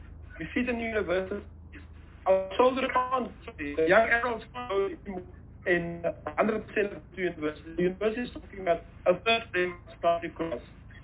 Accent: South Africa; And what we have as South African institutions, whether it's university, whether it's government, about our own data.

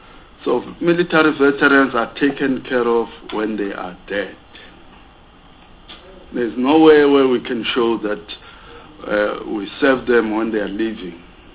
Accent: KwaZulu-Natal, South Africa; I come from KwaZulu-Natal

